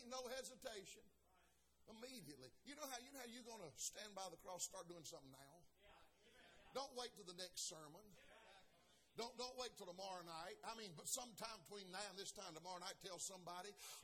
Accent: the South, United States; I was raised in the South, pray, by the grace of God.

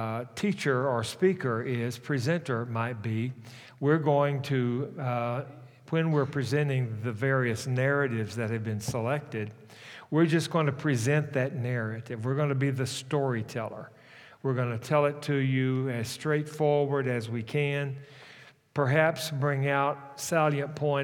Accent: Arkansas, United States; After all, I am from Arkansas, and I'm exceptional in that I wear shoes and I do read.

